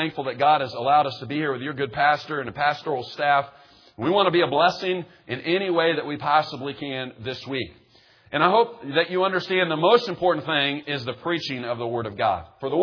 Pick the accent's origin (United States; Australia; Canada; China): United States; Kansas City, Missouri; Now, just to give you a little background of where we're from, we're actually from Kansas City, Missouri.